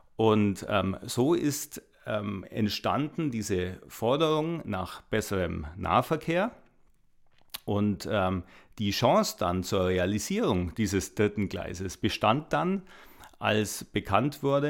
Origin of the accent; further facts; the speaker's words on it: Neusäß, Bavaria, Germany; Ich bin 1996 in den Stadtrat der Stadt Neuses, meine Heimatstadt, gewählt worden.